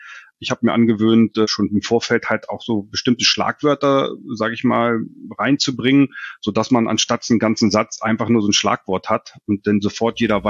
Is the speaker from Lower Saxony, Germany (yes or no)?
yes; Hanover, Lower Saxony, Germany; jetzt auch gerade als Hannoveraner